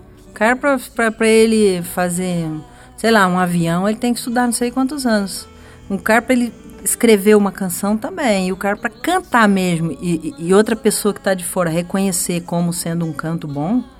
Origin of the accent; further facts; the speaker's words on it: Santa Rosa de Viterbo, São Paulo, Brazil; vim lá de Santa Rosa de Viterbo.